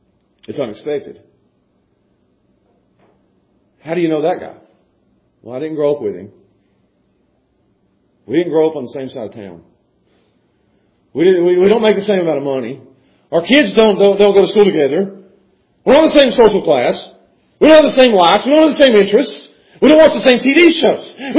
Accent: Pound, Virginia, United States; I grew up with people in Pound, and we're friends to this day.

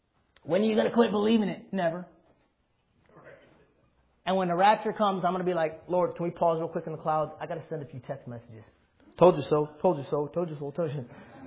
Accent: United States; I appreciate all the luxuries that comes with being an American

